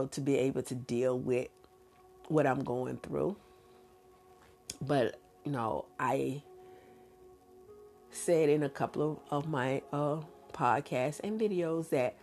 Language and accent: English; Mississippi, United States; And I was raised and born in Mississippi, so living there during those times, you know, was really a challenge.